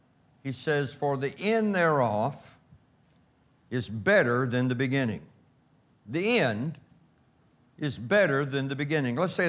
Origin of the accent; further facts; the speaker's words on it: Louisiana, United States; born there; I was born in South Louisiana among Cajuns.